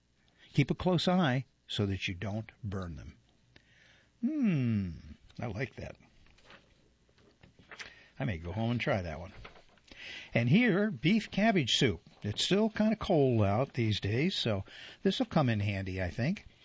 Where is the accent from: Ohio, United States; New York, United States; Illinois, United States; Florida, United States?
Ohio, United States; also born or lived in California; Almonds, where I grew up in Ohio. But I lived in California for a while, up north, and they called them almonds.